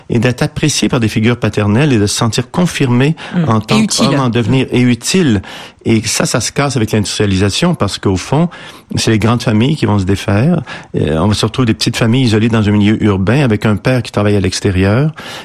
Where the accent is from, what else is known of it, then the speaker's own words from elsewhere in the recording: Quebec, Canada; now in Europe; chez nous au Québec beaucoup, un réseau d'entraide pour les femmes aussi